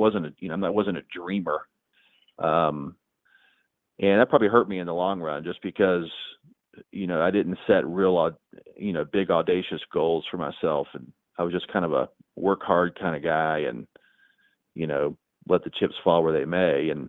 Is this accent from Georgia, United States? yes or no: yes; Atlanta, Georgia, United States; also born or lived in Hartsville, South Carolina; I was born in Hartsville, but then we moved to Atlanta in like 1980. So I was 3 or 4 years old. And but like I said, we have deep roots there.